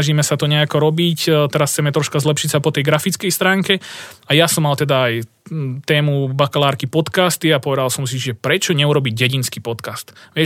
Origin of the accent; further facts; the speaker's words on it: Žaškov, Žilina Region, Slovakia; Ide o to, že ja ako rodený Žaškovčan som cítil takú potrebu.